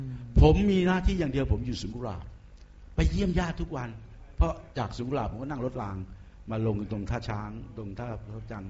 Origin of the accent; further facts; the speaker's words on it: Bangkok, Thailand; เราภูมิใจเราเป็นคนกรุงเทพมหานครเกิดที่นี่เกิดศรีราชซะด้วยซ้ำ